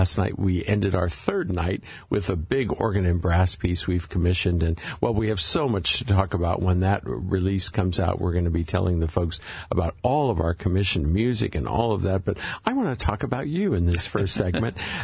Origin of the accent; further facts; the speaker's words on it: California, United States; I grew up here in California, and it was the same.